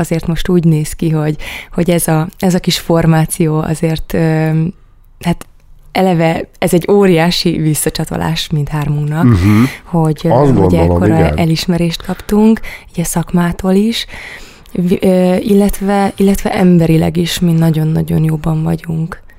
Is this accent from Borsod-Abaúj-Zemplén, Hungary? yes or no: no; Szabolcs-Szatmár-Bereg, Hungary; now in Budapest, Hungary; én akkor még Csengerben éltem, mert egyébként én egy Szabolcs-Szatmár Bereg megyei lány vagyok, kisvárosi lány, és hát úgy szoktam fogalmazni, hogy azért teljesen más világ az, mint amikor így felköltöztem a Nagy Budapestre